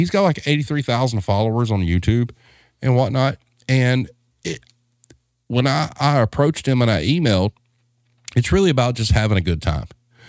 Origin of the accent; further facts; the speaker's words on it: the South, United States; But I think this will be better because we're from the South, and I think it's more our people.